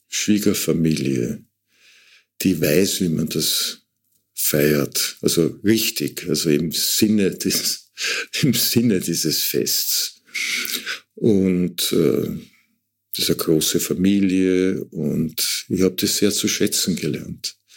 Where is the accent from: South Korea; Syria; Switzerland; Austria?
Austria; Lower Austria; Gut, ich komme aus dem Waldviertel, da gab es überall diese Tannenbäume oder Nadelbäume.